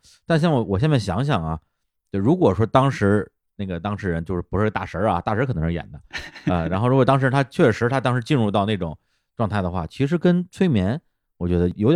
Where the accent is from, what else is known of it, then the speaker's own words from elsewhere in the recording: Beijing, China; 因为我小时候生活在北京的这个农村嘛，那时候村里真有那种跳大神的。